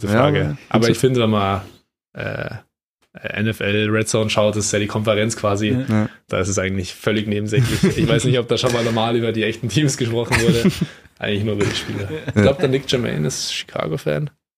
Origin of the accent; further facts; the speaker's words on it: Garmisch-Partenkirchen, Bavaria, Germany; ich bin ja aus Garmisch